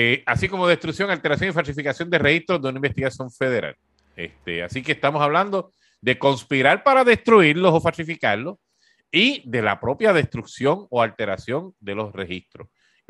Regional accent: Puerto Rico; dentro de lo que uno está acostumbrado como boricua al fin

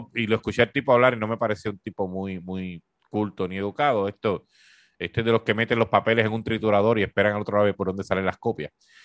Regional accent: Puerto Rico; dentro de lo que uno está acostumbrado como boricua al fin

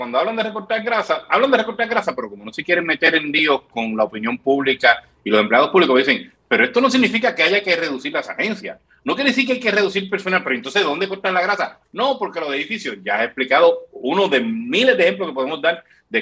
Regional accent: Corozal, Puerto Rico; Ahora mismo en Corozal, en mi pueblo, hay una situación

